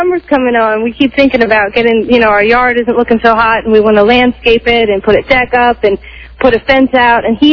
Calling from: Columbia, Maryland, United States; I'm calling from Columbia, Maryland.

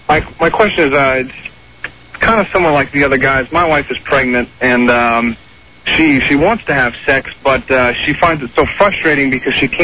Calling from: New Iberia, Louisiana, United States; New Iberia, Louisiana.

